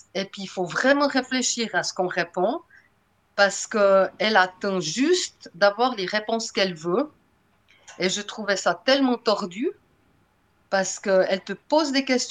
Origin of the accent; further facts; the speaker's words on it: Switzerland; Ben, parce que je suis suisse